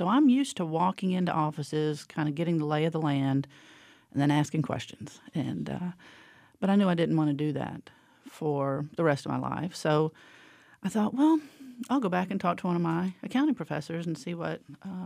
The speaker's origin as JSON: {"language": "English", "town": "New Orleans", "region": "Louisiana", "country": "United States", "tie": "born or raised there", "also_born_or_lived": "Beaumont, Texas", "said": "I was born in Beaumont, Texas, but we moved to New Orleans when I was about 8. And so I grew up in New Orleans."}